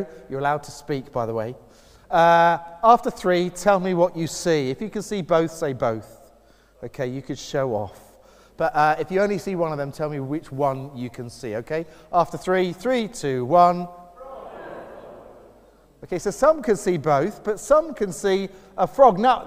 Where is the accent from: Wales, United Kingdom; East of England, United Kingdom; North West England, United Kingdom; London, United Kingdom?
East of England, United Kingdom; when I was growing up in Essex, the first ever kind of opportunities I got to preach were in my home church.